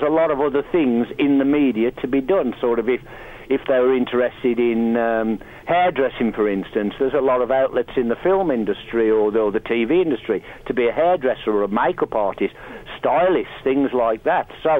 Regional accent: Walsall, West Midlands, United Kingdom; I went back to a school in my hometown of Walsall in the West Midlands, only about 3 miles from where I grew up as a kid.

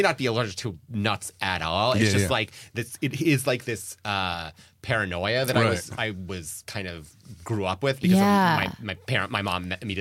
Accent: New York, United States; We grew up in upstate New York, but we went up.

